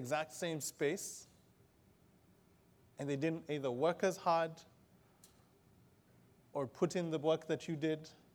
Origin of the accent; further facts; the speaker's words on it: Kenya; now in United States; If you haven't picked it up, I'm a foreigner. I'm from Kenya, in East Africa.